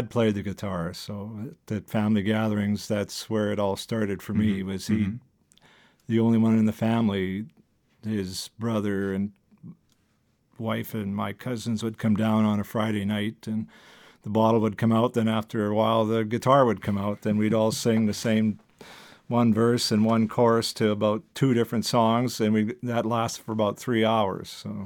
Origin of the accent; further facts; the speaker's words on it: New Westminster, British Columbia, Canada; born there; I was born in Westminster, BC, then went through school